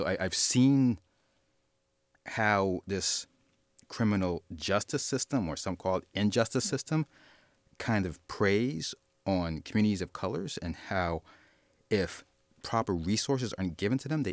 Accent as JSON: {"language": "English", "town": "Queens", "region": "New York", "country": "United States", "tie": "born there", "said": "So when you come over from Jamaica, Queens, you go to Jamaica, Queens, New York. That's"}